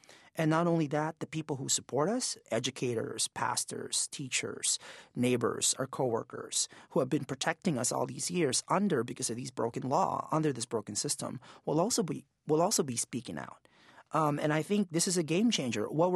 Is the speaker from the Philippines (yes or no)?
yes; Philippines; I'm from the Philippines. This is not a purely Hispanic Latino issue.